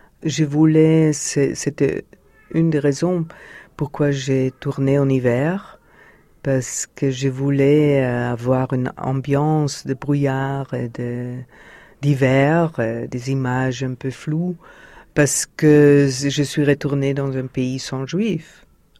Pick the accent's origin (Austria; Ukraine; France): Austria; Vienna; Bon, je suis née à Vienne dans les années 50. Je dois dire que c'était pas très marrant de grandir dans cette ville d'après-guerre.